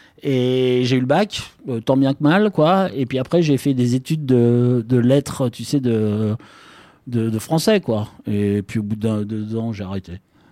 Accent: Vénissieux, Auvergne-Rhône-Alpes, France; J'ai grandi à Vénissieux, au Minguette.

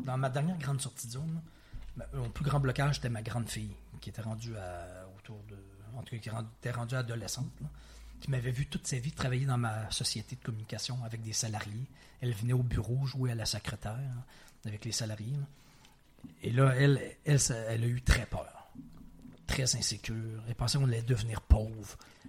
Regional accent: Quebec City, Quebec, Canada; Parce que moi et ma femme, on vient les deux de Québec et nos familles étaient à Québec.

